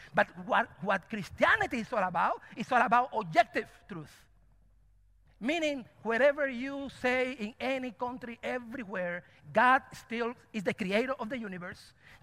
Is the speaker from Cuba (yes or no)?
yes; Cuba; I'm from Cuba. I love mangoes.